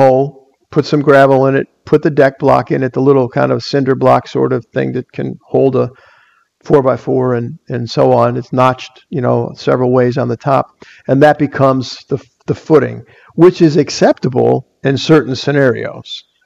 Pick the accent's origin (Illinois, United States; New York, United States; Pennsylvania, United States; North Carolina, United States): Illinois, United States; Chicago; I know growing up in Chicago, that was the case.